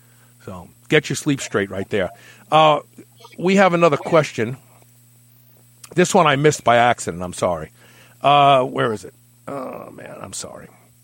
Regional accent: Brooklyn, New York, United States; I'm from Brooklyn. I talk funny.

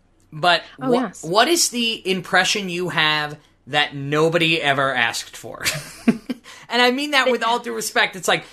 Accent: Maryland, United States; now in Las Vegas, United States; And you grew up in Washington, D.C. I grew up in Maryland. We both went to school in upstate New York. I live in Las Vegas.

